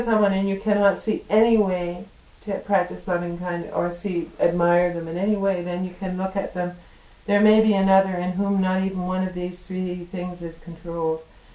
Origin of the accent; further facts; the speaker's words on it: California, United States; Born and raised in California, my dear.